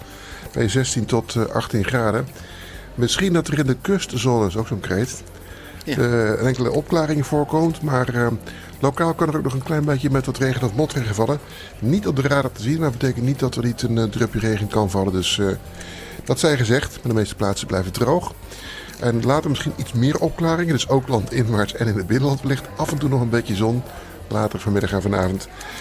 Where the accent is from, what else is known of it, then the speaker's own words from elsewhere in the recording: Zeeland, Netherlands; Ik ben zelf Zeeuw